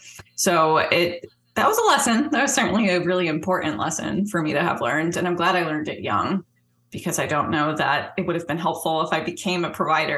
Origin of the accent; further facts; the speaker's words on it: Northeast, United States; I think that I'm from the Northeast, and I don't really hear it in the South very much